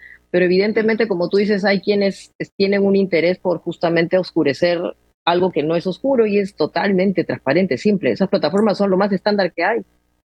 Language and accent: Spanish; Peru; estamos haciendo muy mal, como peruanos